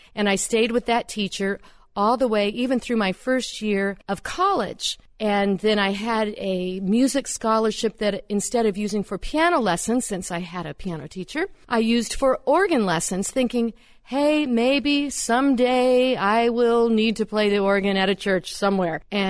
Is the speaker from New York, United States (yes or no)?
no; San Diego, California, United States; moved away as an adult; also born or lived in Pennsylvania; now in Houlton, United States; I grew up in San Diego, California, about as far away from Houlton, Maine as one can get. And I lived there until after we were married, and then we came to the East Coast, Pennsylvania, for 3 years